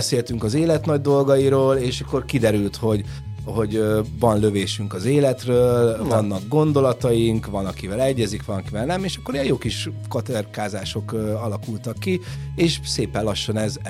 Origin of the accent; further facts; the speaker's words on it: Miskolc, Borsod-Abaúj-Zemplén, Hungary; born there; Ja, amúgy Miskolcon születtem, igen.